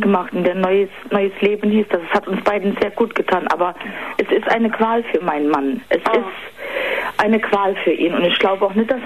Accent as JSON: {"language": "German", "town": "Bundenbach", "region": "Rhineland-Palatinate", "country": "Germany", "said": "Ich komme aus Bundenbach, dem Hunsrück."}